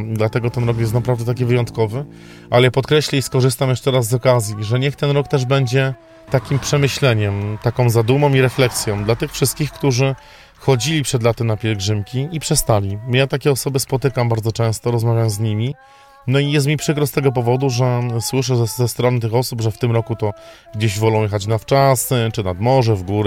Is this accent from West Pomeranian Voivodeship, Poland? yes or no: no; Kalisz, Greater Poland Voivodeship, Poland; chcieliśmy właśnie zaakcentować to, że jesteśmy z Kalisza